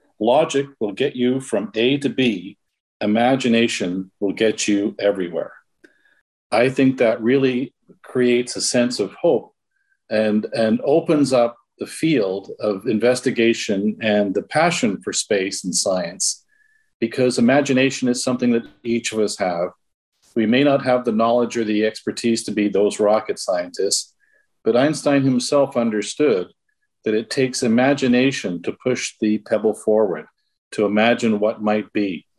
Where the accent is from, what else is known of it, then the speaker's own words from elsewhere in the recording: Canada; And as a Canadian, I think we're pretty excited